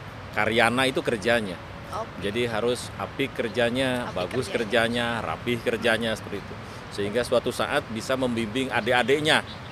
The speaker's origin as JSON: {"language": "Indonesian", "region": "West Java", "country": "Indonesia", "tie": "born there", "said": "Saya lahir di Jawa Barat"}